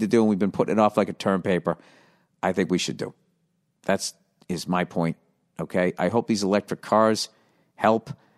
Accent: Tunisia; I'm from Tunisia.

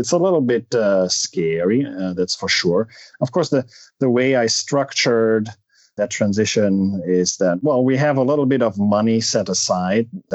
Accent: Germany; English is a second language; moved away as an adult; now in United States; And I'm from Germany originally, but I moved to the U.S. over 23 years ago for grad school.

